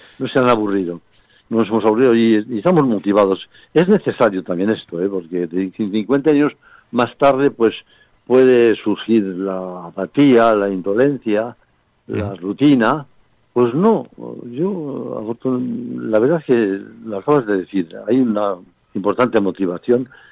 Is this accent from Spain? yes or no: yes; Escalante, Cantabria, Spain; Luego a los dos días cantamos en Escalante, que es mi pueblo, también de nacimiento